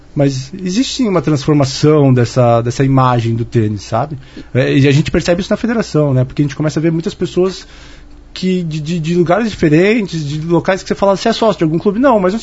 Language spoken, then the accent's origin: Portuguese; Curitiba, Paraná, Brazil; Curitiba, eu sou de Curitiba, né